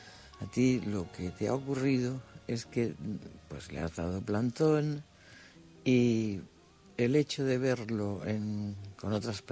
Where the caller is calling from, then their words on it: Almería, Andalusia, Spain; de Almería.